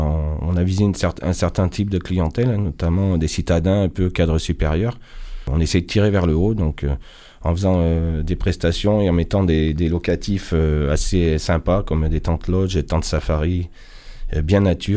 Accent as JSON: {"language": "French", "town": "Toulouse", "region": "Occitanie", "country": "France", "moved": "yes", "said": "Donc, je venais de Toulouse, qui est une belle région aussi."}